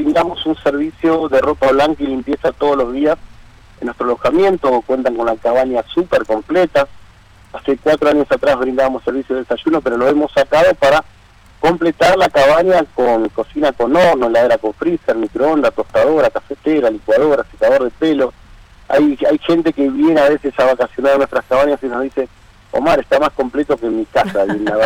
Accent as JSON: {"language": "Spanish", "town": "Avellaneda", "region": "Buenos Aires Province", "country": "Argentina", "tie": "born or raised there", "also_born_or_lived": "Palma de Mallorca, Spain", "said": "Yo soy oriundo de Buenos Aires, Avellaneda, zona sur, 10 años en Palma de Mallorca y las Baleares. Y ahí conocí Cataratas y dije, si regreso a Argentina, es ese lugar, y acá estoy."}